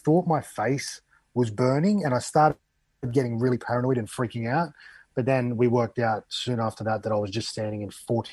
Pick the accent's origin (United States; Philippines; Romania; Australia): Australia; Albion Park, New South Wales; Growing up in Albion Park, Wollongong, I never saw a cane toad.